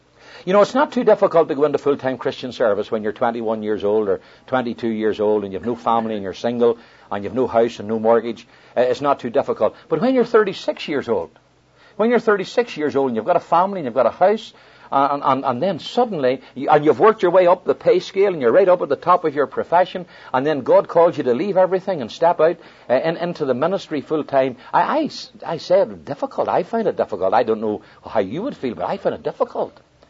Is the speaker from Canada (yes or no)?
no; Ireland; And as far as Irish people are concerned, the world finishes at the coast of Ireland. There's nothing else, you know, that we're Ireland and that's it. And we had lived like that all our lives.